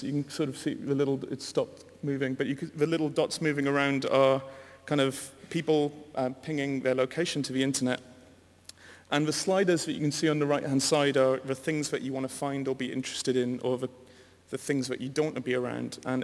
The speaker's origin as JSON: {"language": "English", "region": "Wales", "country": "United Kingdom", "said": "I'm a Welshman"}